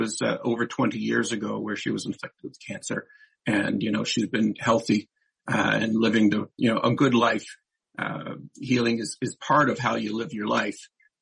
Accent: Canada; now in United States; so we are Canadian, my wife and I, who own the company, and we're happy to come down to live free in Florida

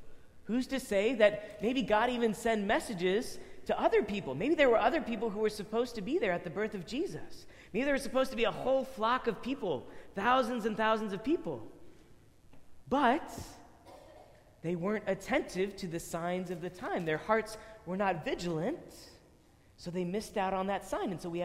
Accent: Temple, Texas, United States; all of the church communities around where I grew up in Temple, Texas.

